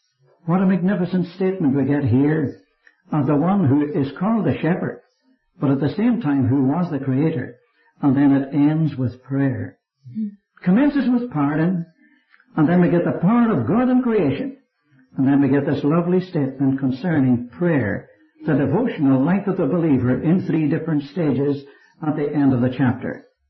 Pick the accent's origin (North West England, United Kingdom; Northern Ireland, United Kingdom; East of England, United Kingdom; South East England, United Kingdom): Northern Ireland, United Kingdom; born there; I was born here in Northern Ireland.